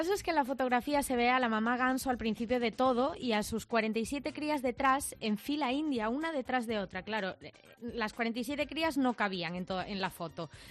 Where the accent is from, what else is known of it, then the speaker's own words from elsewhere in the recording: Galicia, Spain; Nos vamos ahora a mi tierra, a Galicia.